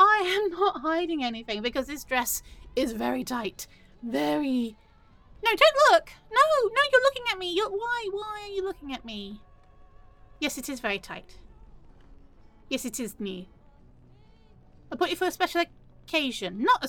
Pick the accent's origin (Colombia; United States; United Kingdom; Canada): United Kingdom; England; How would I know? I'm English.